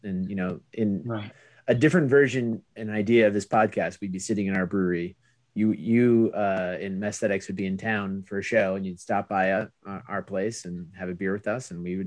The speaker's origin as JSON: {"language": "English", "town": "Boston", "region": "Massachusetts", "country": "United States", "tie": "born or raised there", "said": "And so, you know, you're kind of steeped in this scene that as I grew up in Boston, outside of it, this was like straight edge hardcore."}